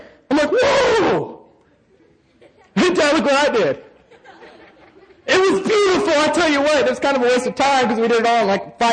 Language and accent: English; Arizona, United States; Because I'm from Arizona.